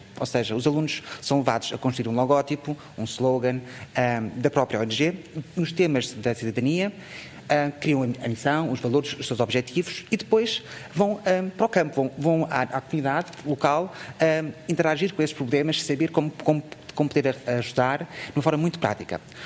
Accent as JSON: {"language": "Portuguese", "town": "Almada", "region": "Setúbal", "country": "Portugal", "said": "sou aqui da Almada, sou aqui mais perto."}